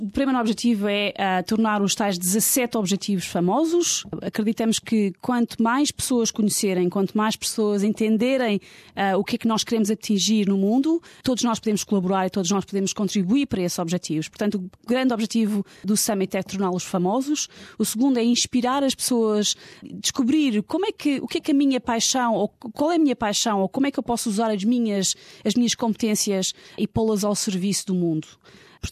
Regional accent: Lisbon, Portugal; now in Australia

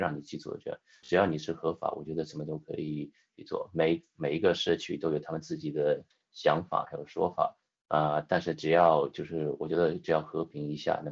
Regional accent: Melbourne, Victoria, Australia; Chinese is a second language; 我也可以说我是这里长大的嘛，所以我中文不是很好，但是也能说到这个已经，拼命的学了。

